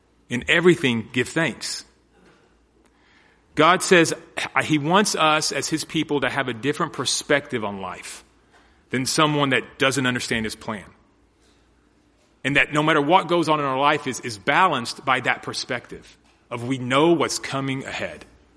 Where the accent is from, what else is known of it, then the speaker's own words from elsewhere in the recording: Texas, United States; I could say, well, I'm an American. I'm from Texas.